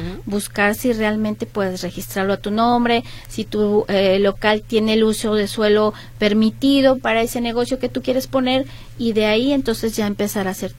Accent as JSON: {"language": "Spanish", "town": "Tlaquepaque", "region": "Jalisco", "country": "Mexico", "tie": "born or raised there", "said": "yo crecí en Tlaquepaque, entonces pues por eso lo amo con todo mi corazón."}